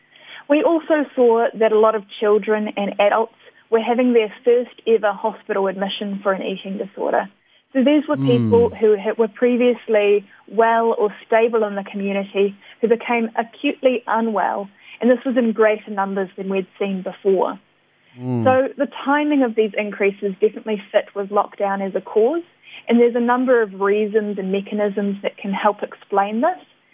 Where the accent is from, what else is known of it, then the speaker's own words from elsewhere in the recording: Waikato, New Zealand; I'm a final year medical student at the University of Auckland, and I'm from the Waikato, where I've been working in the hospital there for the past 2 years